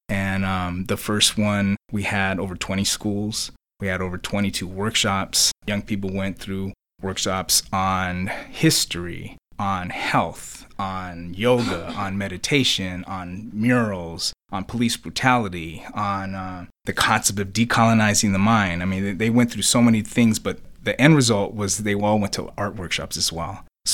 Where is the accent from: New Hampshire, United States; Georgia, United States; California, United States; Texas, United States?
California, United States; Santa Barbara; I grew up in Santa Barbara. I grew up economically poor. I grew up around a lot of racism.